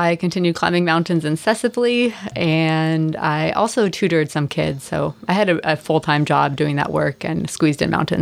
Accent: Mill Creek, Washington, United States; also born or lived in Bothell; I am not, but I was born in the state of Washington, just north of Seattle, outside of Bothell area. And I've been on the peninsula working since 2010 and living here since 2016.

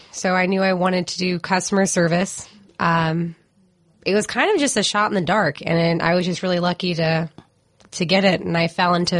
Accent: Sacramento, California, United States; also born or lived in Fremont; And then my parents moved to Sacramento, uh-huh. And that's where I grew up.

